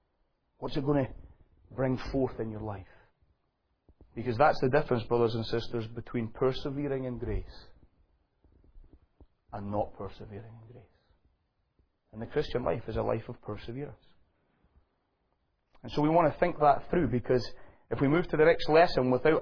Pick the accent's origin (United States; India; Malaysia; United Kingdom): United Kingdom; Scotland; I'm a Scotsman.